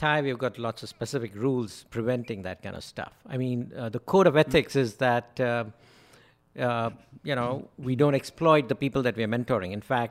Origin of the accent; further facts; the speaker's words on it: India; moved away as an adult; now in United States; We came from India here because India was very socialistic when we left India 30 years ago, 40 years ago.